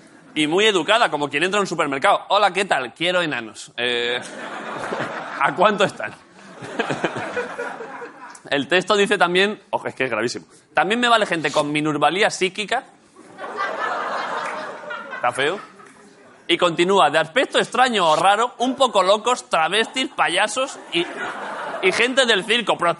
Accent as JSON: {"language": "Spanish", "region": "Galicia", "country": "Spain", "accent": "Galician", "said": "O cómo me sale el acento gallego. Es como se nota que soy gallego."}